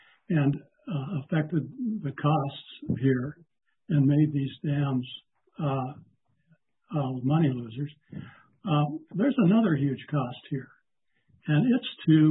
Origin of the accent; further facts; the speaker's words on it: Richland, Washington, United States; I grew up in Richland, Washington. I've been going to meetings on this issue for 20 or 30 years